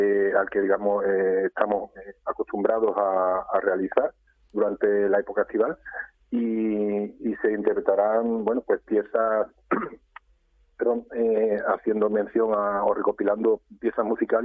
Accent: Campillos, Andalusia, Spain; Bueno, normalmente casi todos somos de Campillo.

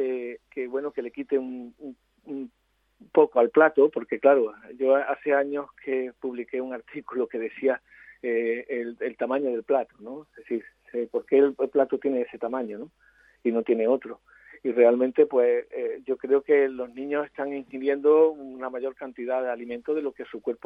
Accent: Puente Genil, Andalusia, Spain; hace ya mucho tiempo que llevo un programa de obesidad infantil en mi pueblo, en Puente Genil

